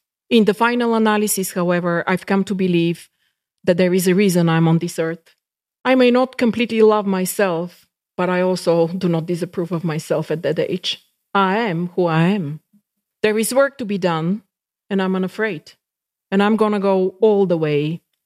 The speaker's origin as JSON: {"language": "English", "country": "Bulgaria", "second_language": "English", "said": "I come from an outspoken culture, and culturally I'm from Bulgaria, from the Balkans. We engage with each other in a very direct way."}